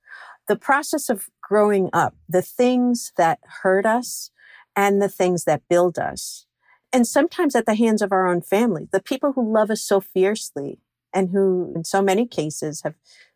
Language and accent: English; Flushing, New York, United States; I grew up in Flushing, Queens. And so my elementary school was really a mix of lots of different cultures.